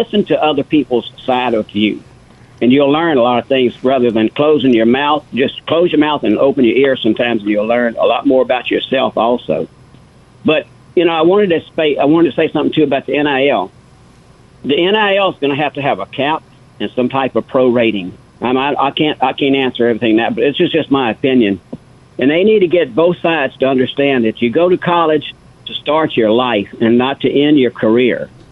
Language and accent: English; Louisiana, United States; And like I say, I'm from Louisiana and never had been there